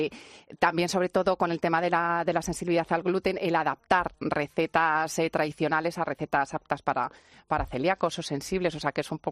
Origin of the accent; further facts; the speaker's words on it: Villares del Saz, Castilla-La Mancha, Spain; also born or lived in Madrid; Yo nací en Madrid, pero yo desde que nací, mi casa, lo que yo considero casa está en el pueblo, en Villares del Saz. Mi padre tenía una fábrica de harinas, o sea que yo me crié entre sacas de harinas.